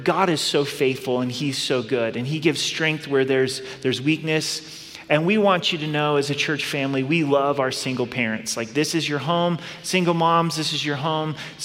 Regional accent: Oregon, United States; now in Colorado, United States; I'm from Southern Oregon. I think green grass is beautiful. Unfortunately, it doesn't really grow in Southern Colorado.

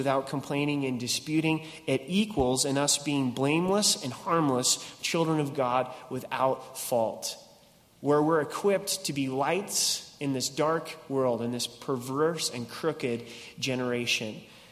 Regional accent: Oregon, United States; Growing up in Southern Oregon, there were the Oregon Caves.

